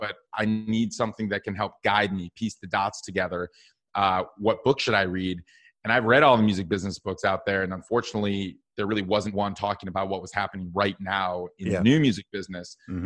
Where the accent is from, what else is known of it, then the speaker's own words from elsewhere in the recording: Madison, Wisconsin, United States; also born or lived in Minneapolis; Yeah, so I grew up in Madison, Wisconsin, but I actually moved to Minneapolis Music Hub, where … is from, for school.